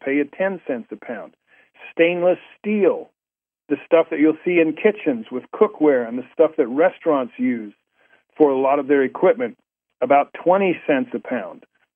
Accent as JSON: {"language": "English", "country": "United States", "said": "I was embarrassed as an American that those are our best professional soccer players out there"}